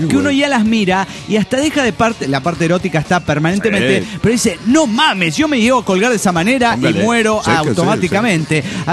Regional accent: Mexico City, Mexico; mexicano.

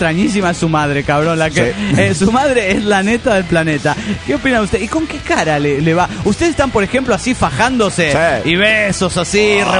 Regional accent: Mexico City, Mexico; soy el demonio del DF mexicano.

